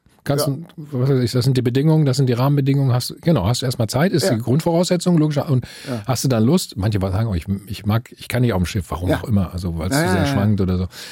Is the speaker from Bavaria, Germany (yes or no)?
no; Bielefeld, North Rhine-Westphalia, Germany; ich komme aus Bielefeld, aus der Ecke